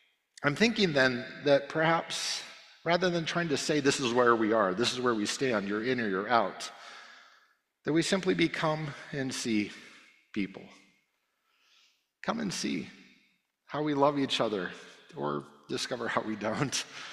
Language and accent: English; United States; So the fact that I come from the United States might raise some questions in some of your minds